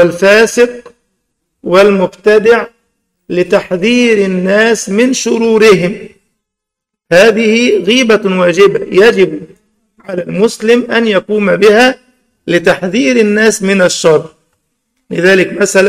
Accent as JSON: {"language": "Arabic", "country": "Egypt", "said": "كذلك إبراهيم عيسى أبو حملات عندنا في مصر هذا الجهول الذي يهدم الثوابت ليل نهار"}